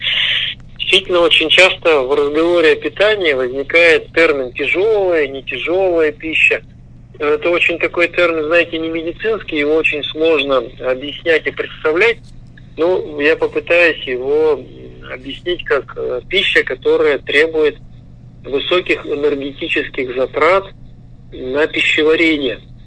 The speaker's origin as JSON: {"language": "Russian", "region": "Southern Urals", "country": "Russia", "tie": "born or raised there", "said": "Я вспоминаю, как в детстве мы на Южном Урале ходили за белыми грибами"}